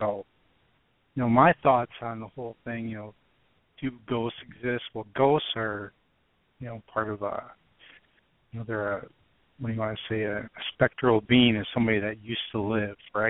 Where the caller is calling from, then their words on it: Milwaukee, Wisconsin, United States; I'm calling from Milwaukee.